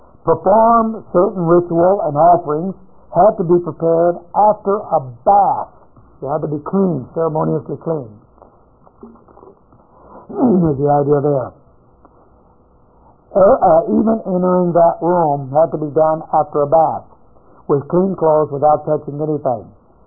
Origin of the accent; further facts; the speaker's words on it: India; moved away as an adult; now in United States; I came from India to the United States on a tourist visa in 95 with the intention of getting my daughter married.